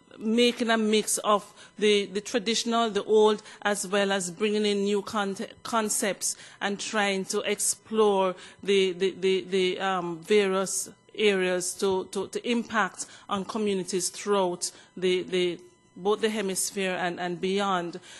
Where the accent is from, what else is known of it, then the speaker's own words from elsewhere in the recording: Jamaica; I'm Jamaican, and you know that Jamaica has the fastest human being on earth.